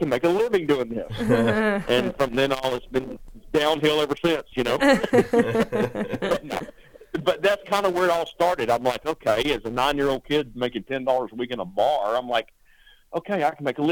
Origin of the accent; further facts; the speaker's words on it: North Carolina, United States; And actually, I was raised in North Carolina, and I was playing in this bar.